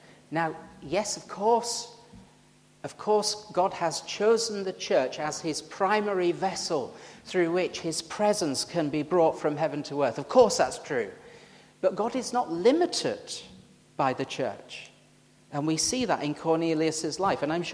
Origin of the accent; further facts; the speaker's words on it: Yorkshire and the Humber, United Kingdom; accent: Yorkshire; Badgers, I have trouble saying badgers with my Yorkshire accent.